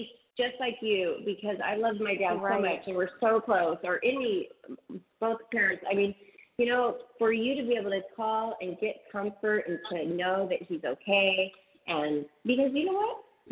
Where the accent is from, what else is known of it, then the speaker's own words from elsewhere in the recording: Boston, Massachusetts, United States; now in Tampa, United States; Yes, I'm from Boston.